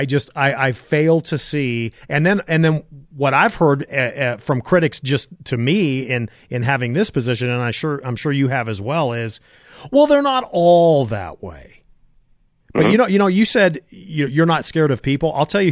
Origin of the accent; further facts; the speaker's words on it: California, United States; And in California, God knows what they're doing out there in my home state.